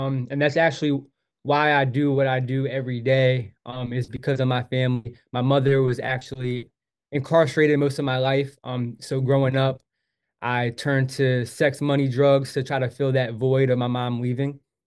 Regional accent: Baltimore, Maryland, United States; now in Atlanta, United States; And so I went back to Baltimore. That's where I'm from. I'm from Baltimore City.

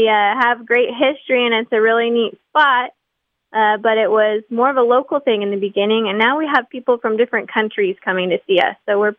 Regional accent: Silver Lake, United States; So I was raised out here in Silver Lake, little small town. There's only 200 people here.

